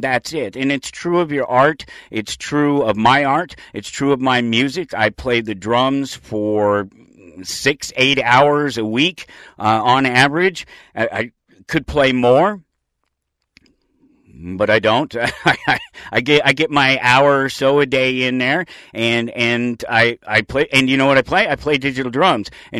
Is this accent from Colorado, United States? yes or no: yes; Denver, Colorado, United States; My grandmother took me. I grew up in Denver. I went to the Natural History Museum there.